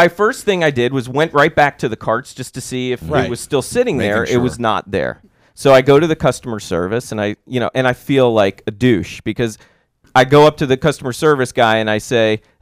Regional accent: Germantown, Maryland, United States; I was in my hometown. I was in Germantown, Maryland.

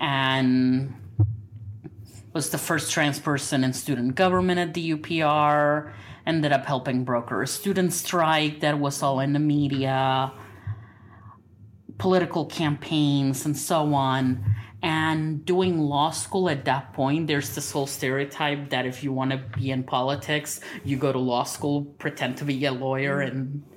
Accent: Puerto Rico; I grew up in Puerto Rico, originally.

